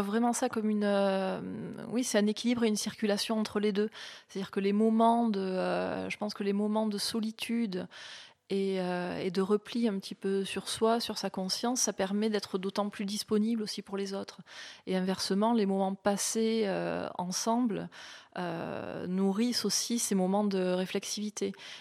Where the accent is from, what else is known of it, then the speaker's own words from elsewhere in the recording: Argelès-Gazost, Occitanie, France; Non, j'ai grandi à Argelès, Gazost, qui est près de Pau, à une demi-heure de Pau.